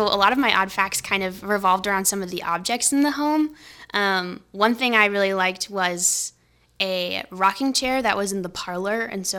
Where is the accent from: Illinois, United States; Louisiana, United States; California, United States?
California, United States; Oceanside; Yeah, so I'm from San Diego County, more specifically Oceanside, California, which is very close to Camp Pendleton. So I grew up around a lot of like military families, but my family is not military. So that's where I grew up.